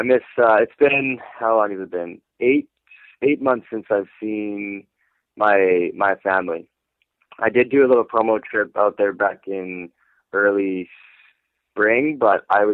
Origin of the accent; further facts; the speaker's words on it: Canada; I'm Canadian.